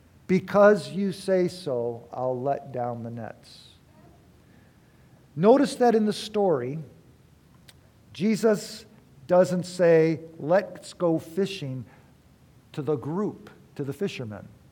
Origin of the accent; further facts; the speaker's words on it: Detroit, Michigan, United States; And we got up, and I grew up not around mountains. I grew up in Detroit. And this was my first time in the Cascades.